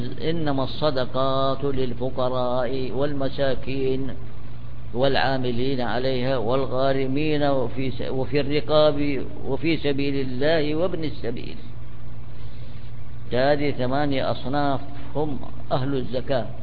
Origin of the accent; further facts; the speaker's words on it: Saudi Arabia; عندنا في المملكة العربية السعودية